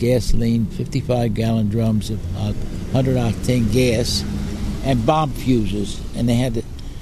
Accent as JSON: {"language": "English", "town": "Trenton", "region": "New Jersey", "country": "United States", "tie": "born there", "said": "Originally, I was born in Trenton, New Jersey. And then when the war came, I enlisted in Trenton, New Jersey in Fort Dix."}